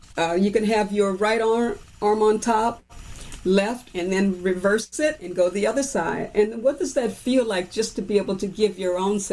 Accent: Louisiana, United States; I can remember when we were growing up in Louisiana, and 4th of July, we had this, it was a whole community festival, basically.

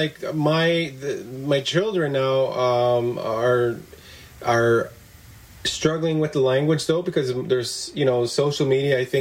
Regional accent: Canada; first language Cree; English is a second language; So I learned Cree. It's my first language. English is actually a second language for me. And I believe it's because we're so far north.

